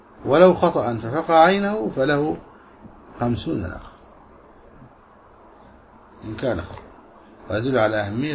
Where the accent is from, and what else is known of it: Egypt